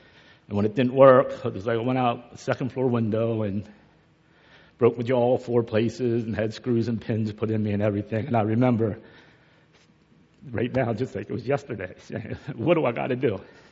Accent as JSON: {"language": "English", "country": "Colombia", "tie": "born or raised there", "said": "I was born and raised in Colombia. Pretty much had a normal upbringing."}